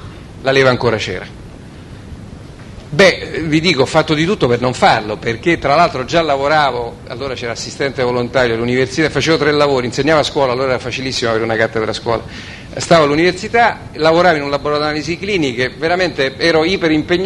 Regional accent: Rome, Lazio, Italy; now in Parma, Italy; io sono romano, non so perché, infatti sono andato via da Roma per questo

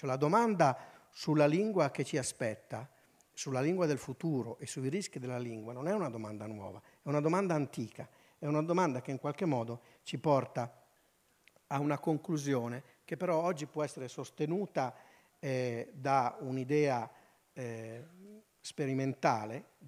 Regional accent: Pavia, Lombardy, Italy; accent: Pavese; perché ho un accento un po' diverso, sono di Pavia.

